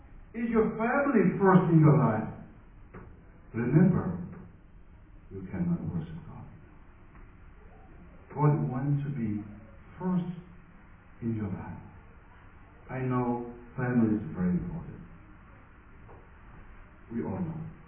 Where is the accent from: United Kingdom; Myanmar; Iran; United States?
Myanmar; I come from Burma, Myanmar.